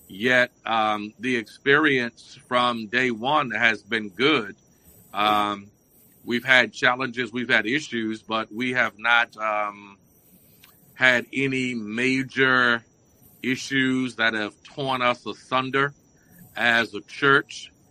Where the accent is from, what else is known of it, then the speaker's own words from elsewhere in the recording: Cincinnati, Ohio, United States; now in Watts, United States; Well, I came to Watts in 2006. I came from Cincinnati, Ohio.